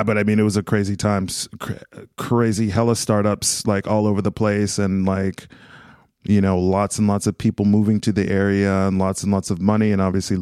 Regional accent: Los Angeles, California, United States; also born or lived in Bay Area; I grew up in Los Angeles, but then I went to uni in Santa Barbara

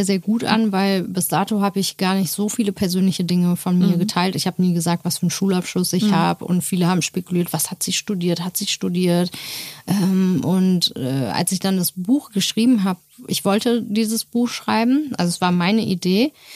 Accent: Turkey; ich bin auch Türkin

